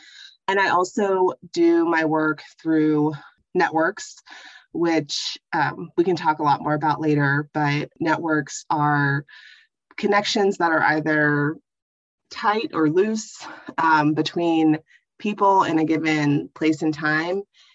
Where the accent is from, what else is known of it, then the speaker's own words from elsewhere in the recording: Tennessee, United States; born there; I was born in Tennessee, which is the home of my ancestors.